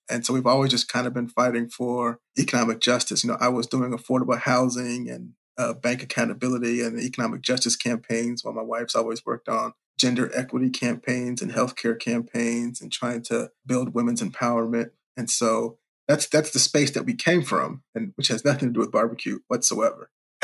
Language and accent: English; Richmond, Virginia, United States; even growing up in Richmond, where at the time, didn't have like a big barbecue culture, but folks who sort of live where I lived in Virginia